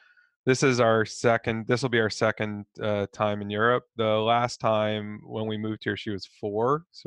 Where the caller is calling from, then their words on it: London, United Kingdom; Calling in from London.